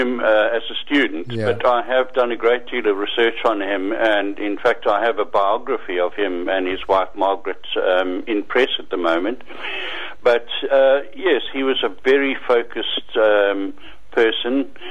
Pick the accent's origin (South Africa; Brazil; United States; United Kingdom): South Africa; East London, Eastern Cape; born there; Yes, I've really grown up with the beast. I was born in East London